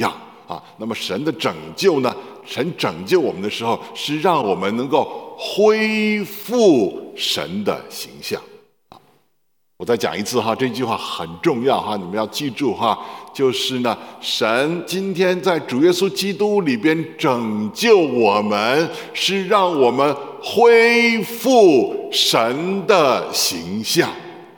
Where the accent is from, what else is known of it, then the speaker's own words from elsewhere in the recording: Beijing, China; 你知道我是北京人啊，当我跟人家说我是北京人的时候，别人就笑话我哈，说以为我是北京猿人啊